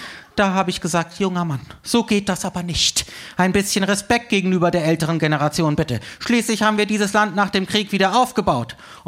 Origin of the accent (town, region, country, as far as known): Freiburg, Baden-Württemberg, Germany; born or raised there